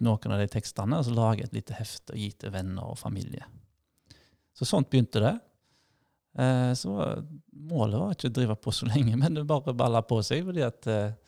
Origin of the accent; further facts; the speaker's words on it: Haugesund, Rogaland, Norway; also born or lived in Tromsø / Stavanger; Født og oppvokst i Haugesund, forskjellige steder. Og så var jeg på lærerskole i Tromsø og fant kona mi Elin. Og så flyttet vi til Stavanger noen år. Og så rundt år 2000 så flyttet vi hjem til Kolnes.